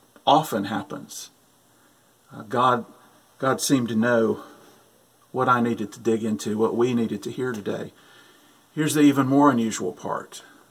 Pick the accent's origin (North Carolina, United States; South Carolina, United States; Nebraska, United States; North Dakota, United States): South Carolina, United States; I grew up in South Carolina by thoughtful Christian parents.